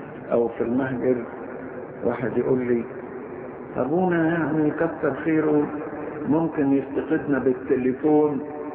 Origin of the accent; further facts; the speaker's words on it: Egypt; وعندنا في مصر في برضه من هذا النوع